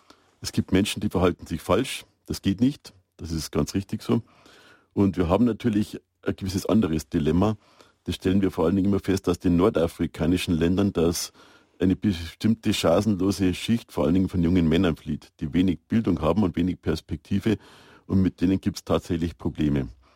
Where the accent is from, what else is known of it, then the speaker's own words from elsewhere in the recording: Fürstenfeldbruck, Bavaria, Germany; Also in meiner Heimatstadt, da haben wir eine Erstaufnahme, eine Kleinstadt, Fürstenfeldbruck, wo ich wohne.